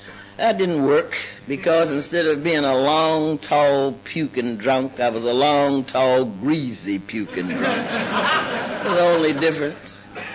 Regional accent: Ohio, United States; And, I'm from Ohio. That's Buckeye State.

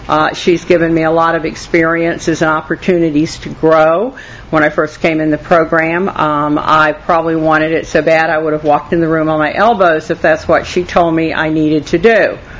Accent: Florida, United States; born there; also born or lived in Ohio; I was born in Brevard County and have a lot of history in that area, but I didn't really do my drinking there.

